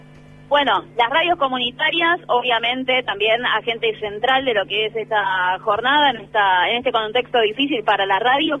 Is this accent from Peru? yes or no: no; Viedma, Río Negro, Argentina; Sí, yo soy de Viedma, de Río Negro.